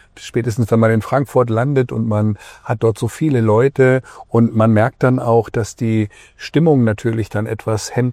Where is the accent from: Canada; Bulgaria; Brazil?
Canada; In Kanada ist es so, da wo ich herkomme, da grüßt man jeden alleine, weil man so wenig sieht.